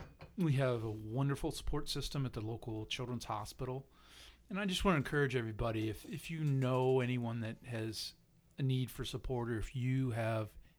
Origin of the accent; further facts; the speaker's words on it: Ohio, United States; We're from Central Ohio.